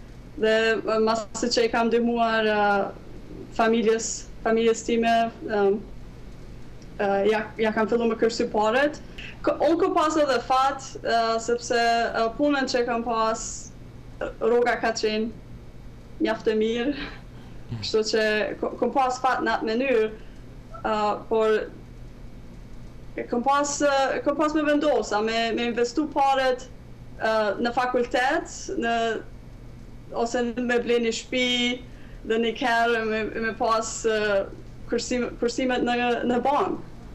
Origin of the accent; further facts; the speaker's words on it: Kosovo; nuk e kanë besu që unë jam marrë prej Kosovës